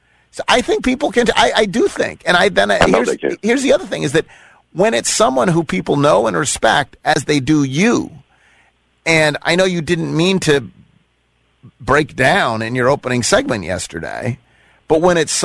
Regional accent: United States; I grew up in America where saying the N-word was commonplace.

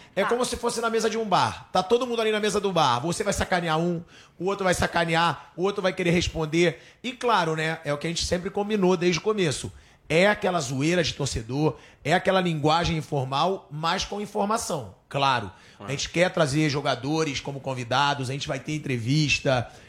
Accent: Rio de Janeiro, Brazil; que eu sou carioca

